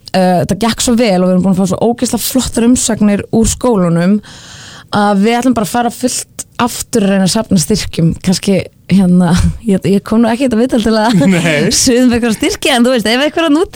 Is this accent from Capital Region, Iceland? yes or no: yes; Kópavogur, Capital Region, Iceland; also born or lived in London; svo ólst ég upp í Kópavogi, svona mest. En leið að ég flytti þaðan sérst frá mömmu pabba, fór ég aftur í Vesturbæinn fyrir utan 30 ára stopp í London.